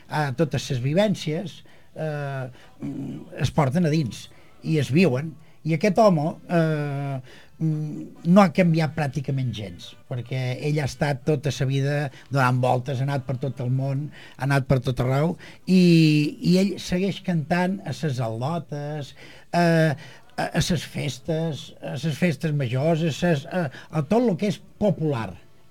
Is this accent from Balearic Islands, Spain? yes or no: yes; Cala Ratjada, Balearic Islands, Spain; jo de petit, quan estàvem a Calarjada